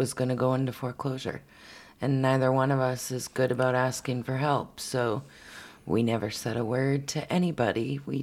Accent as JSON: {"language": "English", "town": "Houghton", "region": "Michigan", "country": "United States", "said": "Well, we're originally from the UP of Houghton, or UP. Start over. The UP of Michigan. We're up from the Houghton Hancock area."}